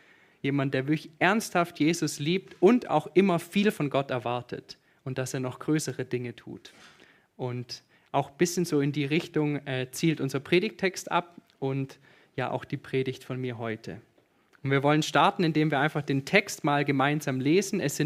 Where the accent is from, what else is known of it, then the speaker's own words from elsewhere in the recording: Germany; moved away as an adult; now in Switzerland; ich bin 27 Jahre alt und seit 1,5 Jahren mit der Tanja verheiratet. Und wie ihr hört, bin ich Deutscher. Und ich bin aber fürs Studium in die Schweiz gekommen